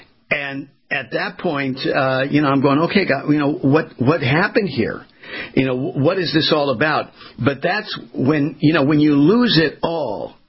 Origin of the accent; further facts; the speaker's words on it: West Coast, United States; Yeah, for me, as I was sharing with you, I grew up on the West Coast.